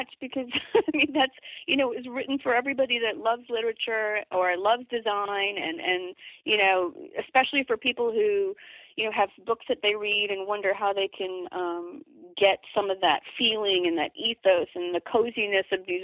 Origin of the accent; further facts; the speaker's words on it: Midwest, United States; growing up in the Midwest after we moved there